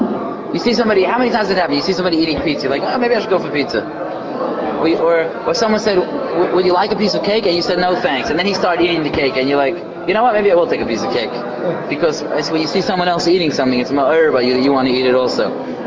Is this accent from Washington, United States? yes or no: no; Waterbury, Connecticut, United States; I'm from Waterbury. I don't ever see restaurants.